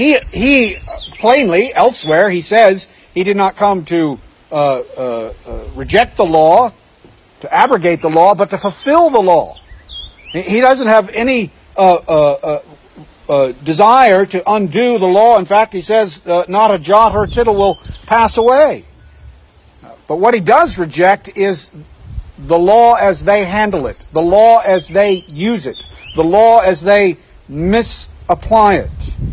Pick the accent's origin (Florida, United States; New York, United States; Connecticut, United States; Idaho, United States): Idaho, United States; born there; the fact is I was born in Idaho. That's a true statement.